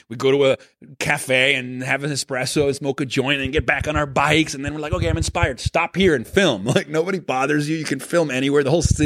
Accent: Venezuela; which is interesting because I grew up in Venezuela and Brain Games had a lot of success in South America.

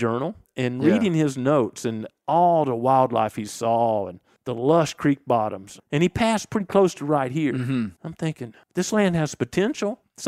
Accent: the Ozarks, United States; Yeah. So again, I was raised in the Ozarks, and I clearly remember the first deer I ever saw.

